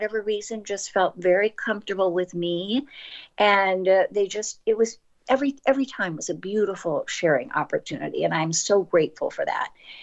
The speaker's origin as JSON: {"language": "English", "town": "Cleveland", "region": "Ohio", "country": "United States", "said": "I have a friend in Cleveland, Ohio. I'm from Cleveland."}